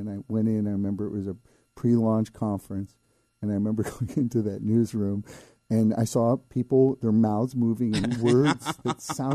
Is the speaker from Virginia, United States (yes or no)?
no; Florida, United States; And growing up in Florida, and of course, like everyone our age, sitting in the living room late at night watching, you know, that historic moon mission